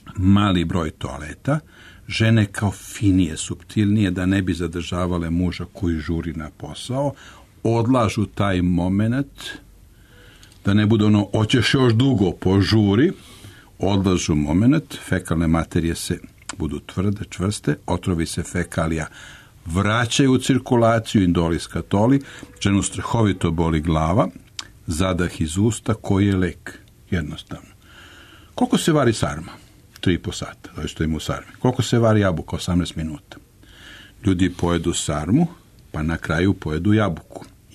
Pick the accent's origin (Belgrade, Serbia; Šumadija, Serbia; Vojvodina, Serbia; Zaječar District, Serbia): Vojvodina, Serbia; Sremska Mitrovica; ja sam poreklo iz Mačvanske Mitrovice, Sremske Mitrovice, odrastao na obali Save